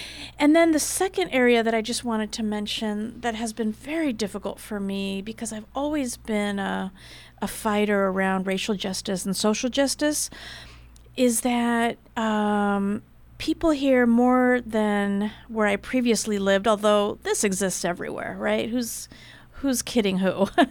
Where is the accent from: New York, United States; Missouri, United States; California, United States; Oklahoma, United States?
California, United States; San Francisco; I'm originally from San Francisco, grew up there, was very fortunate in that I was always surrounded by people of color, communities of color